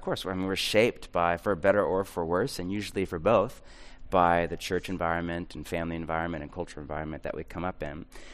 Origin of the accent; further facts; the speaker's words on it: California, United States; I grew up in the Bay Area